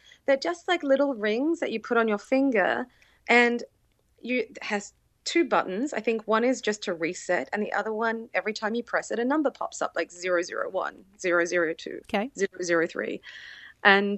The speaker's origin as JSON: {"language": "English", "country": "Australia", "said": "I'm Australian, so we work in Celsius"}